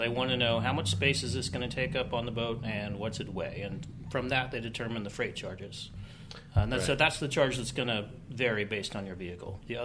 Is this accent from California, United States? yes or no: no; Galveston, Texas, United States; born there; Yeah, I was born in Galveston. I have both me and Angela have family in that area.